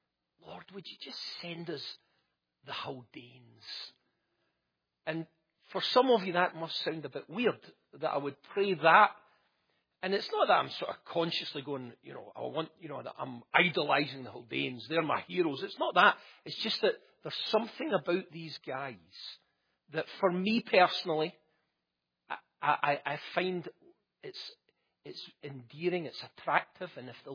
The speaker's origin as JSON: {"language": "English", "region": "Scotland", "country": "United Kingdom", "said": "Parts of it are just full of names that really mean nothing to me as a Scotsman"}